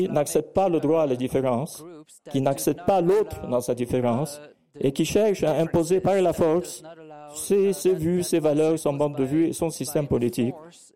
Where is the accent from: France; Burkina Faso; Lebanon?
Lebanon; chez nous au Liban